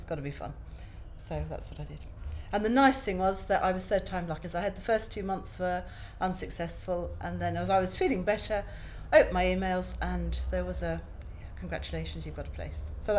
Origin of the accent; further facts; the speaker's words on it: Ashover, East Midlands, United Kingdom; I am 58, and I come from Ashover in Derbyshire.